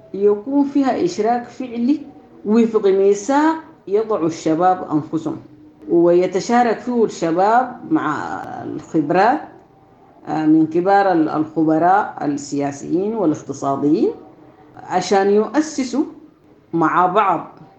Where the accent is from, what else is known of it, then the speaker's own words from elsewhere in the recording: Sudan; عندنا في السودان